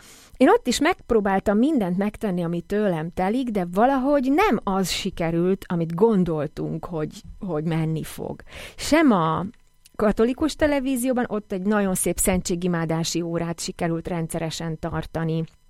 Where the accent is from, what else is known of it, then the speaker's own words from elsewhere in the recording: Upper Hungary, Slovakia; hitoktatóként, és hajnalvándorosként, és felvidékiként abszolút beleillettem ebbe a közegbe